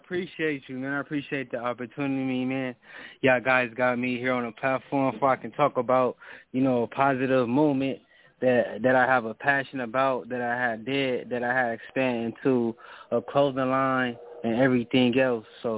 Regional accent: Los Angeles, California, United States; I'm 31 years old, born and raised in South Central, L.A., California.

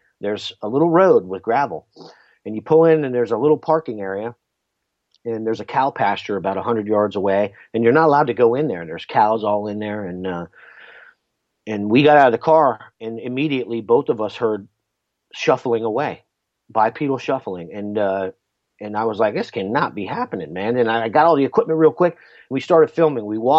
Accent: United States; I feel compelled as an American, as a human being, as a man

